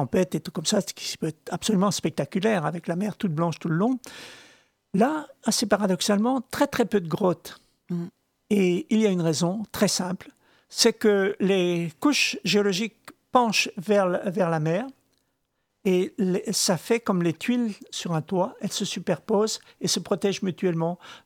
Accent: Brittany, France; first language br; French is a second language; Moi, je n'ai parlé français qu'à 6 ans. Oui, j'ai sans doute un des rares bretonnants d'origine comme ça. Et là, moi je viens du Trégor, donc il y a quelques petites nuances dans le parler.

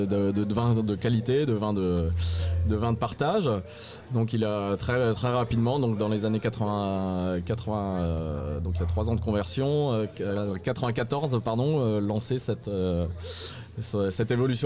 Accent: Colmar, Grand Est, France; Je viens de Colmar, d'Alsace, oui, j'ai quelques kilomètres de l'autre côté de la France, en face.

